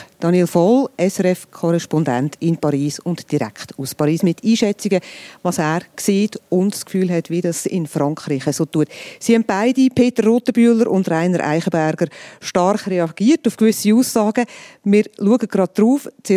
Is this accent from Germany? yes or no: no; Switzerland; Ich als Schweizerin